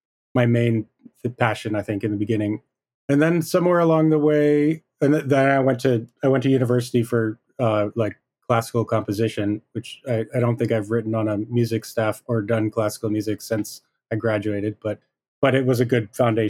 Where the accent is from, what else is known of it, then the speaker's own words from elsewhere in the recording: Philadelphia, Pennsylvania, United States; Yeah, so I'm mostly from Philadelphia. This is where I grew up.